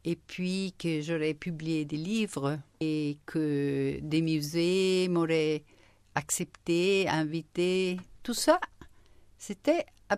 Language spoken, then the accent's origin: French; Naples, Campania, Italy; Je suis italienne, mais surtout, je suis napolitaine. Ça fait une grande différence. Je reste tout à fait napolitaine